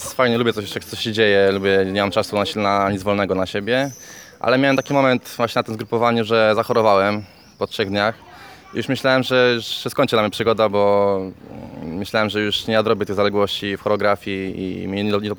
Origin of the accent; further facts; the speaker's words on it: Piotrków Trybunalski, Łódź Voivodeship, Poland; mam 19 lat, pochodzę z Piotrkowa Trybunalskiego.